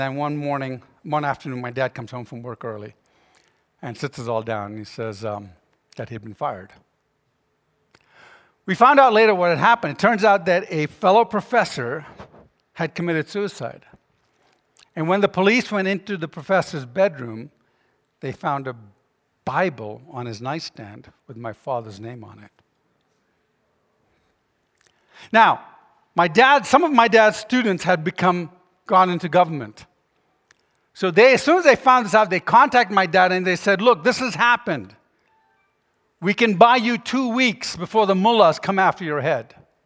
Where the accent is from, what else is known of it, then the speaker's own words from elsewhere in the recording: Jamaica; also born or lived in Ghana / Ethiopia / India / Yemen; I was born in Ghana, but then I grew up in Jamaica, Ethiopia, India, Yemen, and Sudan.